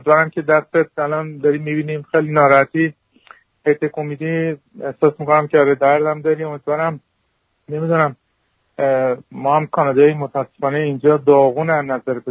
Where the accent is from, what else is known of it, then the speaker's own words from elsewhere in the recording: Iran; now in Canada; من 20 ساله از ایران که اومدم دیگه پامام نذاشتم